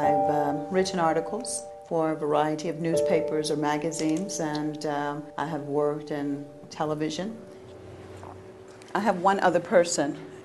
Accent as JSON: {"language": "English", "country": "United States", "lives_now": "Tehran, Iran", "said": "Being an American journalist right now based in Tehran"}